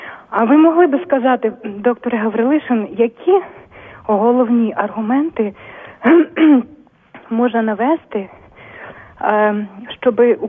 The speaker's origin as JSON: {"language": "Ukrainian", "region": "Kyiv", "country": "Ukraine", "said": "Доктор Гаврилишин, я киянка"}